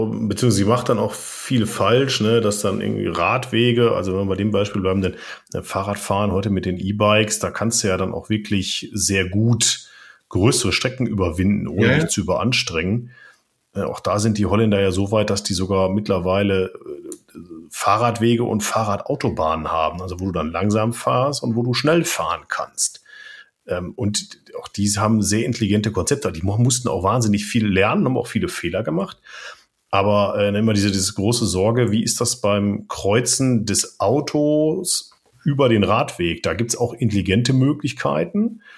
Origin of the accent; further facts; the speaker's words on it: Germany; Aber auch da tun wir uns als Deutsche also schwer